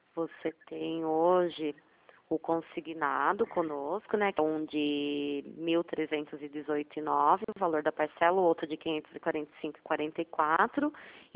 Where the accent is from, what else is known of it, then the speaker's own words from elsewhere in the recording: Itu, São Paulo, Brazil; Nós somos de Itu, conhece?